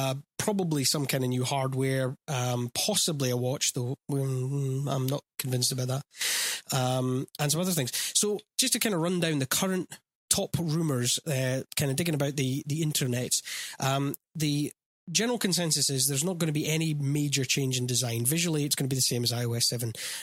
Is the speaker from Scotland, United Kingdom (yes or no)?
yes; Scotland, United Kingdom; accent: Scottish; Yeah. Yeah. I mean, you can tell I'm Scottish, but you can't tell, you know, it's not like an Aberdonian accent or something like that.